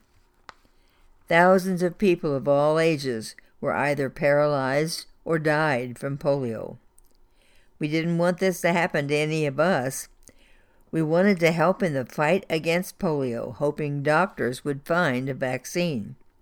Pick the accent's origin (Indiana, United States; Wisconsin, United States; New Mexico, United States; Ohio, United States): Indiana, United States; Bicknell; As a teen growing up in Bicknell, Indiana, during the early 1950s